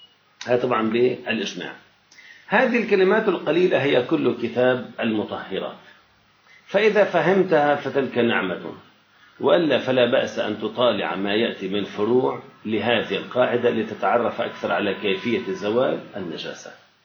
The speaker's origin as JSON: {"language": "Arabic", "country": "Lebanon", "said": "أو التشط بلهجتنا اللبنانية"}